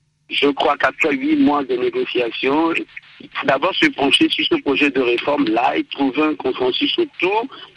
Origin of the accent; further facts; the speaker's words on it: Togo; je ne suis pas de l'opposition du parti au pouvoir, je suis togolais